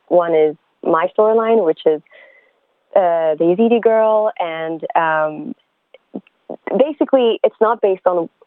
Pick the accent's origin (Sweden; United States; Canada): Sweden; Stockholm, Stockholm County; I was born and raised in Stockholm, Sweden. My parents came here as political refugees before I was born in the early 80s.